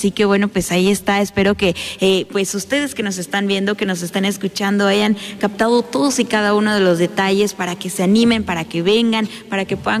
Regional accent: Morelos, Mexico; Para quienes somos de Morelos y de alguna manera podemos tener la oportunidad de trasladarnos a la Ciudad de México

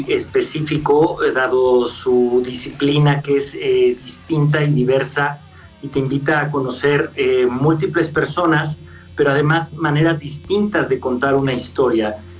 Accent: Mexico

